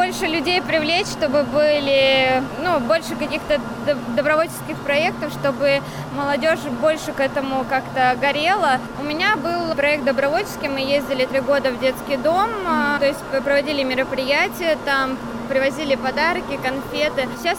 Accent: Krasnoye Selo, Saint Petersburg, Russia; я сама из Красного Села, и проводила экскурсии по своему району.

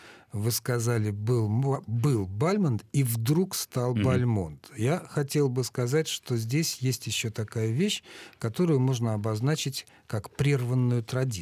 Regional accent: Saint Petersburg, Russia; я родился и вырос в Ленинграде, ныне Петербурге.

